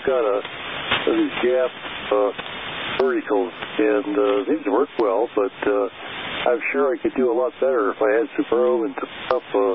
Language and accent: English; Charlevoix, Michigan, United States; so we decided to come back to my hometown, that where I was born, in Charlevoix, Michigan.